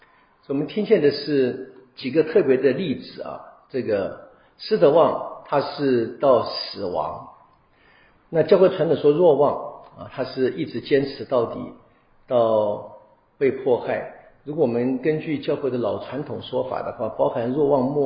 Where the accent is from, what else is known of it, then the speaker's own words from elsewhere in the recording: Taiwan; now in United States; 像我们台湾人在美国